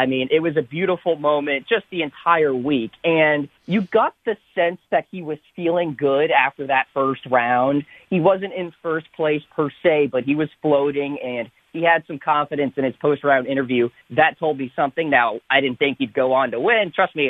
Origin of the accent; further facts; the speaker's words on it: New England, United States; I'm from New England, so I am used to the fall foliage and all of that jazz, which makes New England so beautiful during that time.